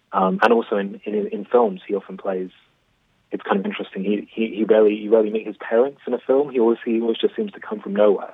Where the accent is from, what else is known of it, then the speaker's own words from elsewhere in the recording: London, United Kingdom; I'm English, I'm from London.